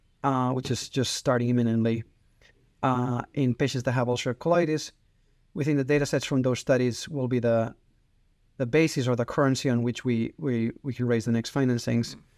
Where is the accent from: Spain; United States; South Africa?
Spain; Catalonia; So I'm from Catalonia.